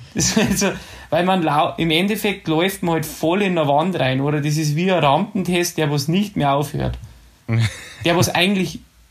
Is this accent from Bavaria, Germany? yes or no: yes; Ramsau, Bavaria, Germany; Ich bin ja in der Ramsau bei Berchtesgaden aufgewachsen. Da waren wir mitten in die Berchtesgadener Alpen.